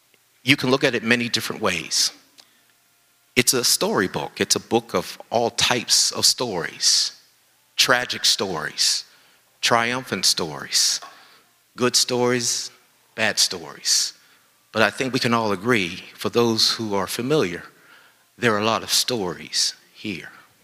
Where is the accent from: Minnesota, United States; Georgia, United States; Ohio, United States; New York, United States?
Ohio, United States; born there; also born or lived in Pennsylvania / West Virginia / Washington, D.C.; now in Charlottesville, United States; I was born in Ohio. I lived in Pennsylvania, West Virginia, the Washington, D.C. metropolitan area, and finally arriving here at Charlottesville.